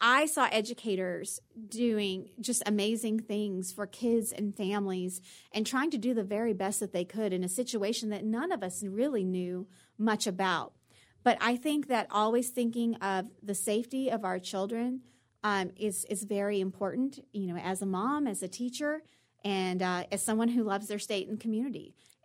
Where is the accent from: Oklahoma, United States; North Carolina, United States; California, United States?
Oklahoma, United States; Broken Bow; growing up in Broken Bow, we know the importance of agriculture